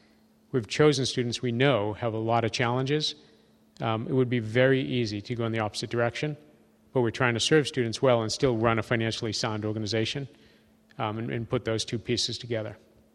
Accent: Cambridge, Massachusetts, United States; about the same thing that my hometown, Cambridge, Mass., invests in 1 year of high school

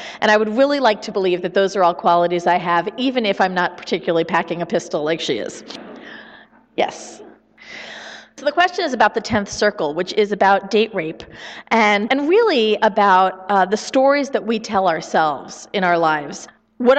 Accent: New Hampshire, United States; So I told you I'm from New Hampshire. I am going to get back to your question. But I told you I'm from New Hampshire, right?

